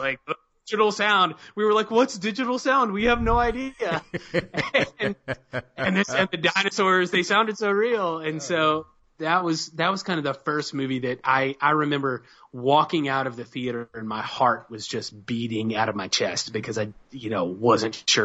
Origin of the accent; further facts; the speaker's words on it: Tallahassee, Alabama, United States; I grew up in Alabama. I grew up in a very small town, like several small towns.